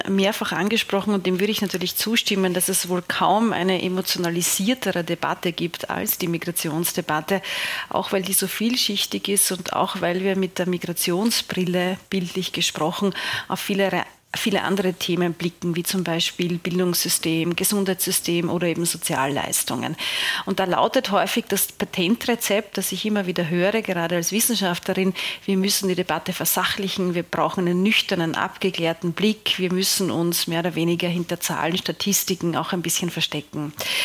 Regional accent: Austria; ich spreche als Österreicherin aus Erfahrung

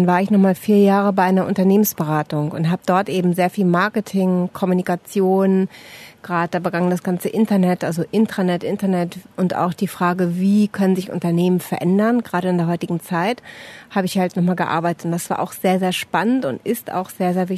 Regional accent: Northern Germany, Germany; Ich komme aus einer Seefahrerfamilie, die mögen den Horizont. Ich komme aus Norddeutschland, da sind so weite Ebenen und weite Horizonte.

